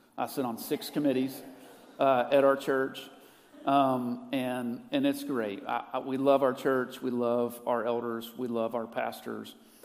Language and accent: English; Nashville, Tennessee, United States; I grew up in Nashville, Tennessee. My family's still there, and went to school at Western Kentucky, as Bob mentioned.